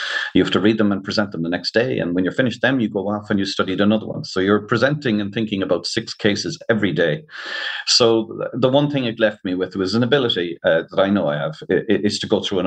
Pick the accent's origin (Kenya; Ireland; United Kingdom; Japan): Ireland; Limerick, Munster; also born or lived in Galway, Ireland / United States; I was born in the States, so even growing up in Limerick and Galway, the American and the Irish flag always flew over our TV.